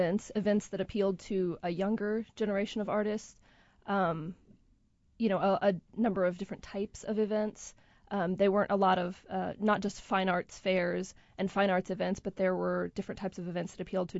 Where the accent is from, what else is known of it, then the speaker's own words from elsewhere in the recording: Indianapolis, Indiana, United States; moved away as an adult; I grew up in Indianapolis, and I left when I was about 18. I was determined to find some place where I thought that the art scene was better. So I moved around for about 10 years before I moved back